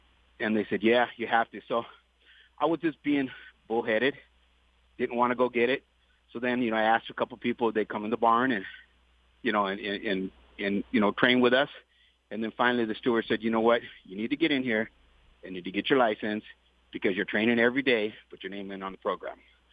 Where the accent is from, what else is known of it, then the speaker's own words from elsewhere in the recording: Del Mar, California, United States; I've been going to Del Mar. That's my hometown